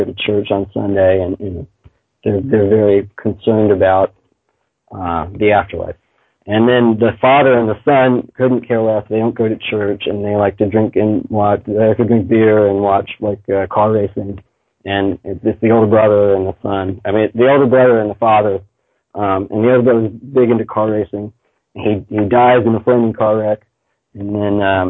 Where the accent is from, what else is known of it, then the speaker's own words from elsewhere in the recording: Virginia, United States; he'd grown up in my hometown in Northern Virginia.